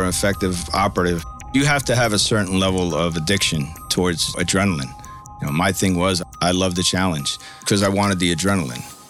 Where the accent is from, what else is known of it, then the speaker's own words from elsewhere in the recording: Bayonne, New Jersey, United States; What the neighborhoods in Brooklyn used to be in the old ages is how I grew up in Bayonne.